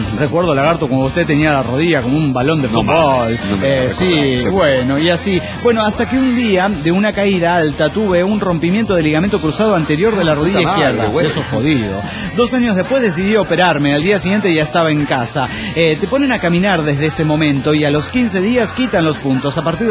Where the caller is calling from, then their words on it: Naucalpan, State of Mexico, Mexico; de Naucalpan, México.